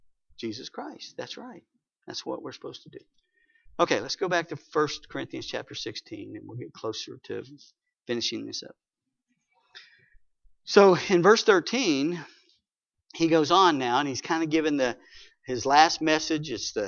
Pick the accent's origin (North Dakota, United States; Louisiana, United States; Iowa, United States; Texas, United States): Louisiana, United States; Alexandria; born there; It's funny, I was born in Alexandria too, Louisiana, but anyway, different place.